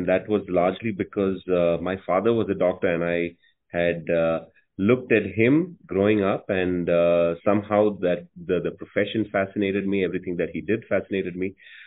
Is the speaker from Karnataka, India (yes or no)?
yes; Bangalore, Karnataka, India; moved away as an adult; now in United States; I am a doctor, born and brought up in India, grew up in Bangalore, did my early education and then did my medical education, my MBBS in Bangalore, following which I moved to the United States